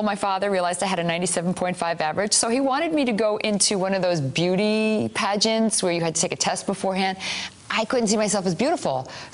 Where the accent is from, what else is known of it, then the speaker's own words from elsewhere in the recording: College Point, New York, United States; I grew up here in College Point, New York. My father built our house. Then I moved out further out the Long Island and have been here pretty much my whole life.